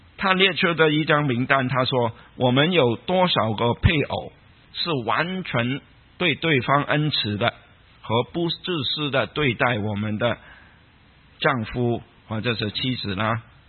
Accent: Guangdong, China; 我们广东人有一句话说，人老就精，

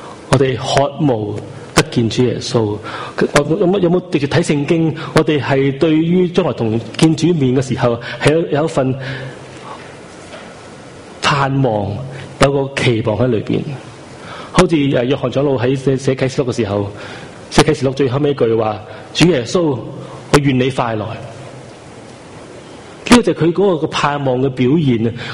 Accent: China; 我哋中国人嘅习性就系咧，我哋灵修嘅时候就会睇啊圣经有啲咩教导

